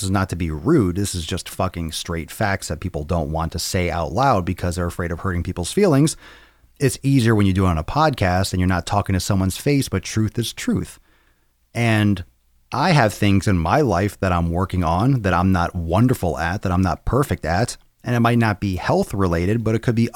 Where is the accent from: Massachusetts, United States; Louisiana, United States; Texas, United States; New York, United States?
Massachusetts, United States; Just left Orlando with my kids. I'm from Massachusetts.